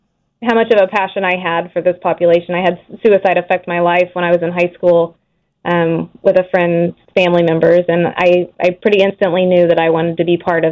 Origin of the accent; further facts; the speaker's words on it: Illinois, United States; moved away as an adult; now in Wichita, United States; Originally, I am from Illinois.